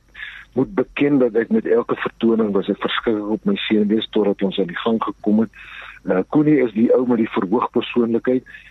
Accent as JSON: {"language": "Afrikaans", "town": "Klerksdorp", "region": "North West", "country": "South Africa", "tie": "born or raised there", "also_born_or_lived": "Paarl", "said": "ek is in die Parel gebore, maar ek was 18 maande oud toe ons Klerksdorp toe is."}